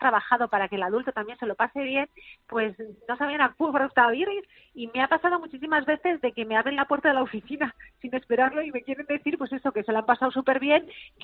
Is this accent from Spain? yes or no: yes; Vitoria-Gasteiz, Basque Country, Spain; comenzamos en Vitoria, en Gasteiz, en zona de mi tierra.